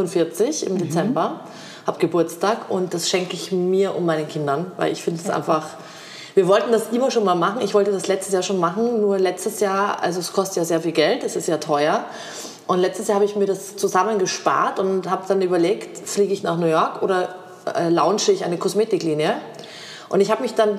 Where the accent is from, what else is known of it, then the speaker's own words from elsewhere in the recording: Vienna, Austria; Und es gehört einfach dazu als Wienerin oder als Österreicherin, dass man Schnitzel isst.